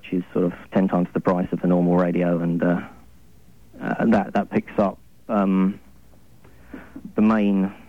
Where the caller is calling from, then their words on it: London, United Kingdom; I'm calling from London, England.